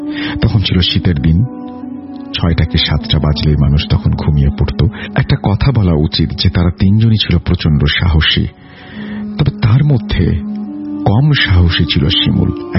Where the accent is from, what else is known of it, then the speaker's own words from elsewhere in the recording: Tangail, Dhaka Division, Bangladesh; আমাদের বাড়ি হচ্ছে টাঙ্গাইল জেলার কোনো একটি গ্রামে, সঙ্গত কারণে গ্রামের নামটি বলতে পারছি না। আমাদের গ্রামটি খুবই প্রত্যন্ত একটি এলাকায় যেখানে এখনো বিদ্যুৎ পৌঁছায়নি।